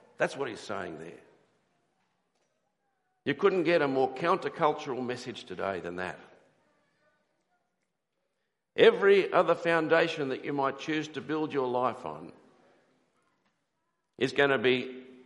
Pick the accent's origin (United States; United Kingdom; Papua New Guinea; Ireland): Papua New Guinea; Port Moresby, National Capital District; Went to primary school with when I was growing up in Port Moresby as a young boy.